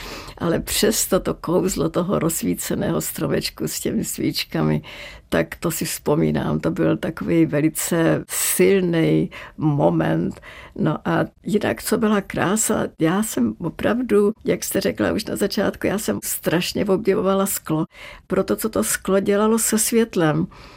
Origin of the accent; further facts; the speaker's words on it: Zlín, Zlín Region, Czechia; born there; Já jsem se narodila ve Zlíně a tam ještě vždycky byl na Vánoce sníh